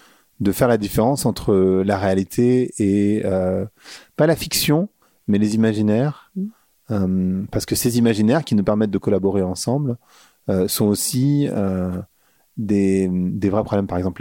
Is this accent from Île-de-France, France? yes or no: yes; Paris, Île-de-France, France; now in Lisbon, Portugal; Moi, je suis parisien, donc j'ai aucun problème à vivre dans la ville.